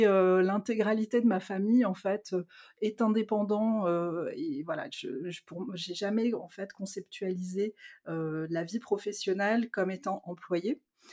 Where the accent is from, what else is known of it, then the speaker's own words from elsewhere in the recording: France; moved away as an adult; also born or lived in London, United Kingdom; moi, je suis partie de France, j'avais 19 ans, j'y reviens après l'INSEAD, j'ai 30 ans, et donc pendant toutes ces années de ma vingtaine d'années, j'étais à Londres, et en Angleterre